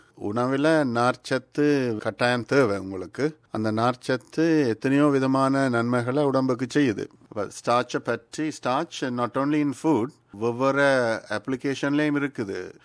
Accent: Jaffna, Northern Province, Sri Lanka; நான் யாழ்ப்பாணத்தில் பிறந்து வளர்ந்தேன்.

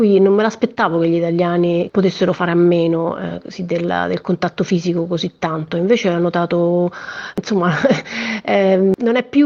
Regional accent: Rome, Lazio, Italy; almeno da romana

